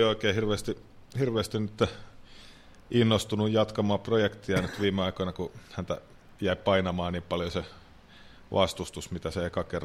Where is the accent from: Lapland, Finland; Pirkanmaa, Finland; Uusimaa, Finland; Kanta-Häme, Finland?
Uusimaa, Finland; Porvoo; me ollaan Porvoosta lähdetty ja asuttu vähän joka puolella Suomea ja sitten päädytty tänne